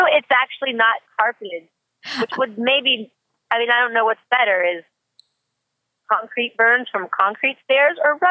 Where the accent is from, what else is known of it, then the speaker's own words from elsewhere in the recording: Florida, United States; also born or lived in Charlotte, United States / California; I'm from Florida, was born in Charlotte, North Carolina, raised in Florida.